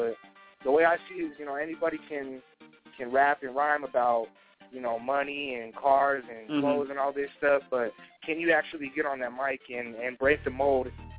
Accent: Denver, Colorado, United States; I'm from Denver, Colorado.

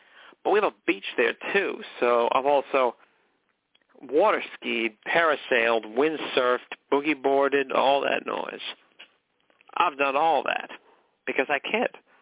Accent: McKinleyville, California, United States; my hometown of McKinleyville, California, where horses had the right of way.

